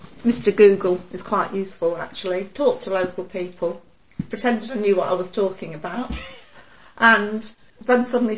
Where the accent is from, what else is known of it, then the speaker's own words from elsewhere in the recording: Stafford, West Midlands, United Kingdom; I did because I grew up in Stafford, so I knew it was a little bit better.